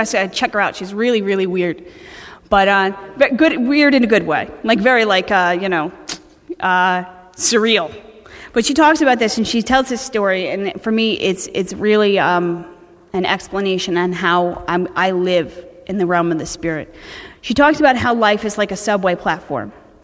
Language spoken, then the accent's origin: English; New York, United States; No, which is really cool because I'm from New York and everybody's really uptight.